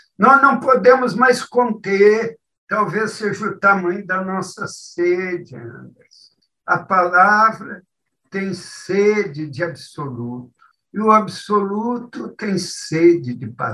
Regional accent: Rio Grande do Sul, Brazil; a minha terra, que é o Pampa. Eu vivi muito tempo no interior do Rio Grande. Eu fui promotor pelo interior do Rio Grande. Então, tenho saudade. Há muito tempo que eu não volto para aquelas paragens.

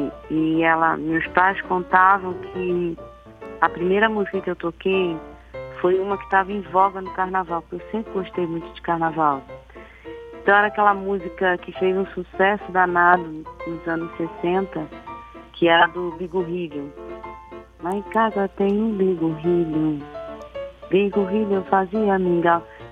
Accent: Nova Iguaçu, Rio de Janeiro, Brazil; eu fui criada no subúrbio, em Nova Iguaçu. Me considero de lá porque eu nasci na Lapa, mas só fui para a Lapa para nascer e voltei para Nova Iguaçu. Então eu fui criada lá

